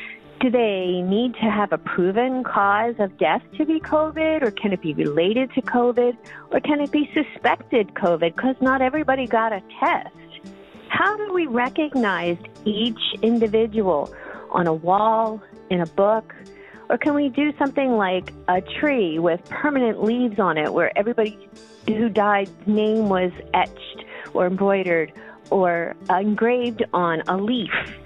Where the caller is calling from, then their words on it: Macomb, Michigan, United States; I'm calling from Macomb, Michigan.